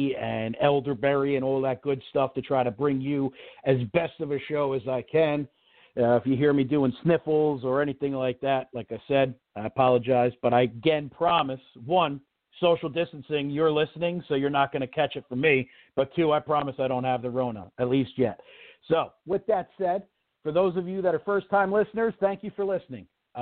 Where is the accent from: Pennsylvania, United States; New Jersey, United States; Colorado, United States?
New Jersey, United States; people say we don't sound right because we're from Jersey.